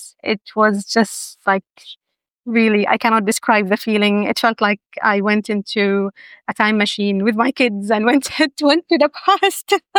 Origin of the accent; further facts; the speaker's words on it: Nizwa, Ad Dakhiliyah, Oman; So for me, I enjoy going back to my hometown, Nizwa.